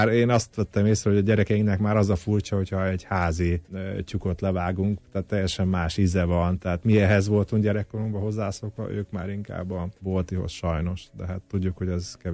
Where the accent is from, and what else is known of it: Zakarpattia Oblast, Ukraine